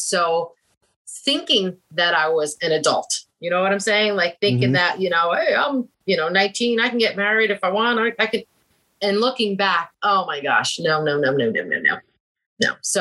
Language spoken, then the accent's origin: English; Metuchen, New Jersey, United States; I grew up in New Jersey, a little town, Metuchen, very small back in my day, very small, like less than 4,000 people.